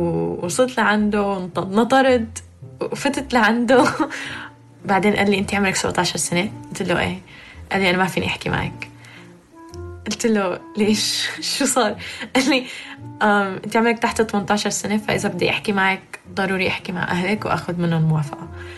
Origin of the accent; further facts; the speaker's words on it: Abu Dhabi, United Arab Emirates; now in Canada; تربيت بالامارات، اهلي سوريين، انا سوريه وهلا عايشه بكندا وعمري 21 سنه وهلا تخرجت من الجامعه.